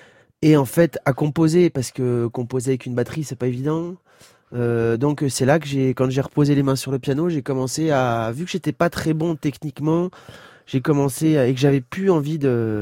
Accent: France; je suis français.

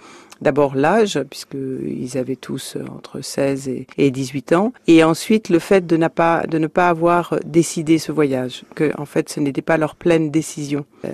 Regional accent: Poitiers, Nouvelle-Aquitaine, France; de Corse, de la Castanitch, d'un petit village qui s'appelle Pau Dio Marinat. Et puis sinon je suis née dans le Poitou, à Poitiers plus exactement. Et j'ai vécu là-bas

